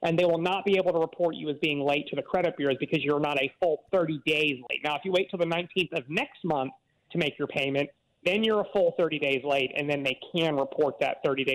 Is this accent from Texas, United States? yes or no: no; Atlanta, Georgia, United States; I'm from Atlanta.